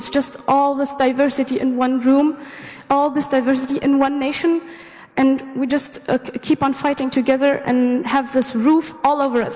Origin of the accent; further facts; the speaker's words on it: Tabarka, Jendouba Governorate, Tunisia; my hometown, which is in the northwestern region, and it's called Tabarka.